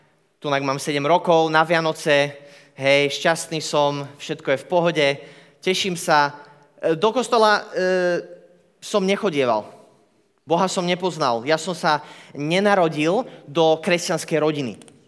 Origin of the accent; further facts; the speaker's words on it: Bratislava, Bratislava Region, Slovakia; Som odtiaľto z Bratislavy, mám 23 rokov